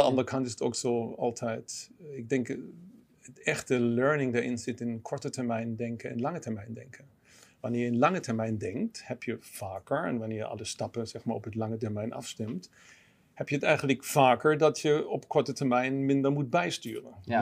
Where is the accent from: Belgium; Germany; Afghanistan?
Germany; southern Germany; now in Nijmegen, Netherlands; ben geboren en getogen in Duitsland, in Zuid-Duitsland. Sinds 20 jaar, nee, meer dan 20 jaar in Nederland, woon in Nijmegen.